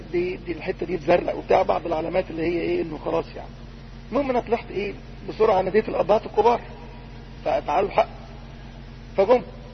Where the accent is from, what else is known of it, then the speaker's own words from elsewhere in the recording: Upper Egypt, Egypt; في مثل عندنا في الصعيد يقول لك الميه السخنه ولا العطش